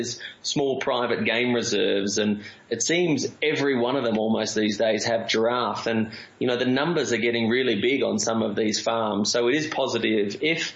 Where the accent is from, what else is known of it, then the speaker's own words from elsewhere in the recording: Australia; I'm an Australian